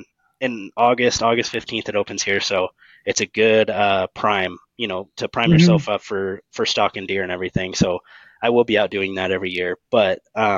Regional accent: Oregon, United States; That's all I would focus on growing up in Oregon too.

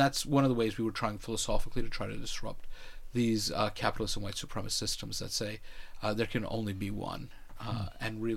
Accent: New York, United States; American-born Muslim, which is surprisingly not as unusual as most Islamophobes would have you think, but born and bred in New York, which was obviously an important part of the narrative

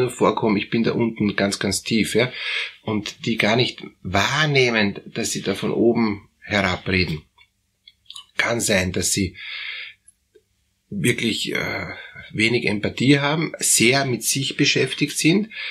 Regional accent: Germany; Und naja, ich bin aus Deutschland und ich weiß, dass Kelheimer Fliesen ist eine der besten Fliesen.

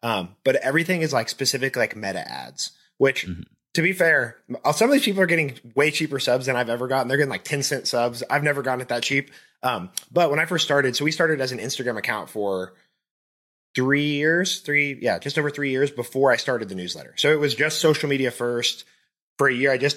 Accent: Wichita, Kansas, United States; growing up in Wichita, going to Wichita State, working corporate job for 10 years.

